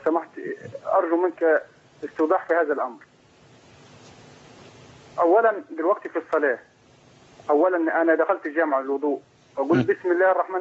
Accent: Asyut, Asyut Governorate, Egypt; من أسيوط.

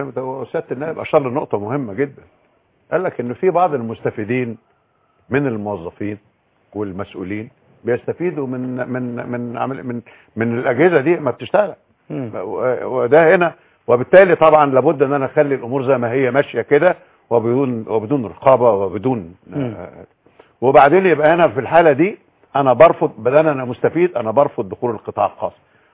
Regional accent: Egypt; انا دوله زراعيه مصر

